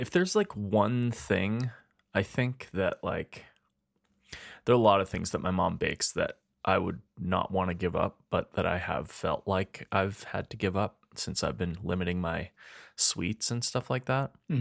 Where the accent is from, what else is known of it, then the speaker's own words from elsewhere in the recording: Edmonton, Alberta, Canada; We're two chefs from Edmonton, Alberta, Canada.